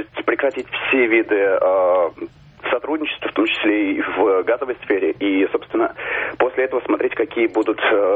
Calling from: Moscow, Russia

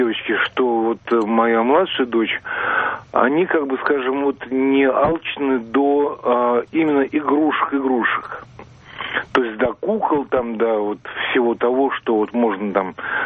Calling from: Moscow, Russia; Здравствуйте, я звоню из Москвы.

